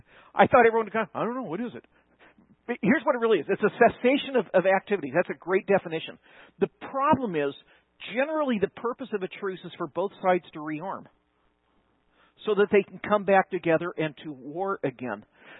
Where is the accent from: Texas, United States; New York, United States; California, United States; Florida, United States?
California, United States; I grew up in California in the 60s and the 70s.